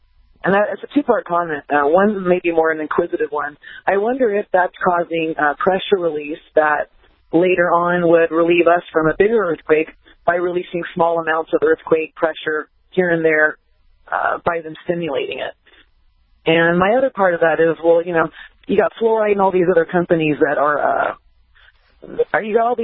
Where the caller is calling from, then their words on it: Las Vegas, Nevada, United States; I'm calling from Las Vegas